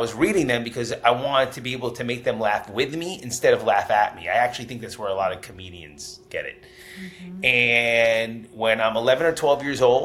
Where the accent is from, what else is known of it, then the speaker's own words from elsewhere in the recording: Tenafly, New Jersey, United States; So growing up in Tenafly, New Jersey, I was the fat kid.